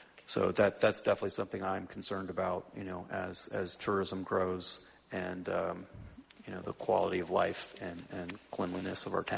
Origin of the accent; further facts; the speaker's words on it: Atlanta, Georgia, United States; I come from Atlanta, Georgia, where it has some of the worst air quality in the United States.